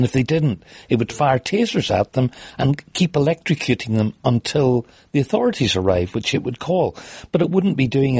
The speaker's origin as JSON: {"language": "English", "country": "Ireland", "said": "But I'm Irish as well, and the Irish are really behind us"}